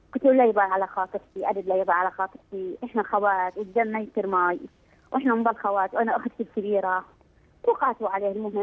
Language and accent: Arabic; Iraq; من العراق.